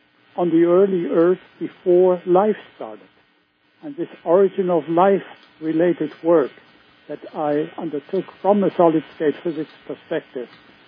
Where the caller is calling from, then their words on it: California, United States; I'm calling here from the Silicon Valley.